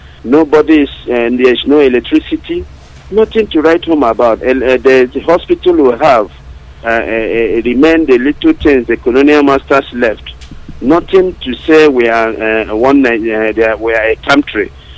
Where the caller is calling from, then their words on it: Malaysia; I'm calling from Malaysia.